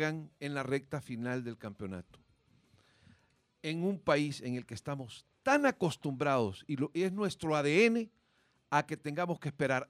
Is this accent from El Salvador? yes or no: yes; El Salvador; Como somos los guanacos.